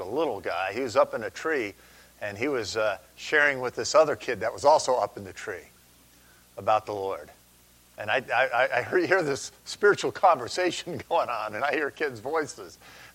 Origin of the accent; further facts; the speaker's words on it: New York, United States; I'm from New York originally, and some people will correct me in terms of my terminology.